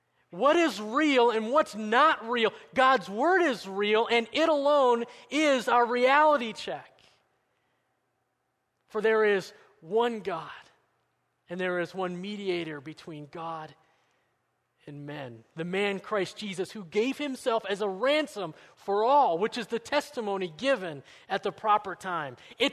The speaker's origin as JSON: {"language": "English", "town": "Denver", "region": "Colorado", "country": "United States", "tie": "born or raised there", "said": "I grew up in Denver, Colorado, and even though I had those, I had no desire to go to college"}